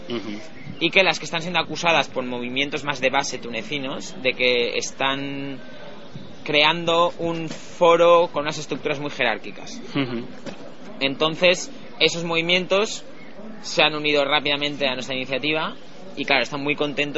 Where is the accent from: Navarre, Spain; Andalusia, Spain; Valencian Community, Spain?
Valencian Community, Spain; Valencia; now in Amsterdam, Netherlands; soy de Valencia pero vivo en Ámsterdam.